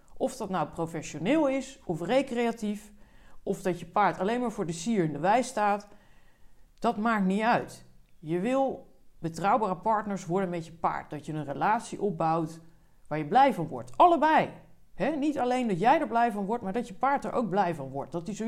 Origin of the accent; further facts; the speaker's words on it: The Hague, South Holland, Netherlands; born there; ik ben in Den Haag geboren